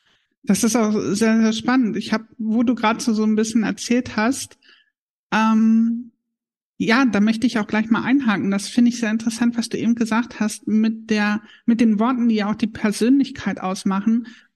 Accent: Harz, Germany; Ich komme aus dem Harz und wir haben in unserer Sprache im Harz noch sehr viele plattdeutsche Begriffe mit drin. Oder beziehungsweise hatten wir sie damals noch mit drin. Da bin ich mit aufgewachsen, die habe ich natürlich auch ganz normal verwendet.

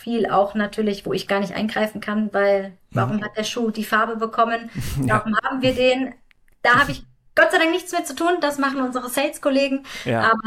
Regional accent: Viernheim, Hesse, Germany; sprich ich komme auch aus dem Viernheimer Land, sprich aus der Nähe von Mannheim.

